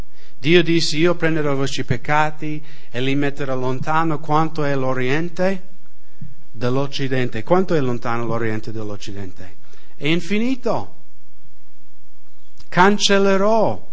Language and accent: Italian; Washington, United States; Italian is a second language; Nello stato di Washington, negli Stati Uniti, da dove vengo io, c'è una legge che ogni giovanotto sotto 18 anni